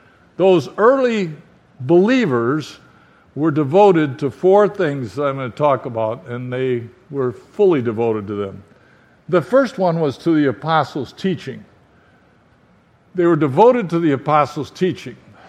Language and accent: English; Michigan, United States; I was even happy that Iowa won, even though I'm from Michigan, you know.